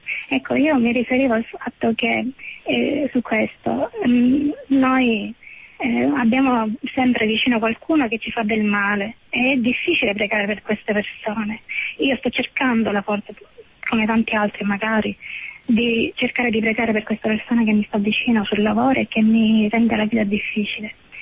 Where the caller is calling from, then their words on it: Sicily, Italy; Buonasera Maria, sono dalla Sicilia.